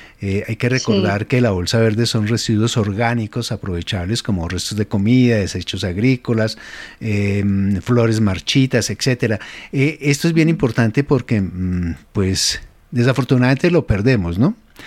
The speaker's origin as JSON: {"language": "Spanish", "town": "Bogotá", "region": "Bogotá D.C.", "country": "Colombia", "tie": "born or raised there", "said": "Yo recuerdo que en Bogotá, que es mi ciudad natal, pues hubo campañas ya hace mucho tiempo"}